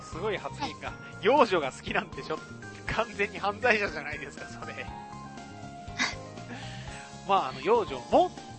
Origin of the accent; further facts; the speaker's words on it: Kagawa, Japan; now in Osaka, Japan; 大阪にいますけど、私、香川出身なんですよ。うどん人です。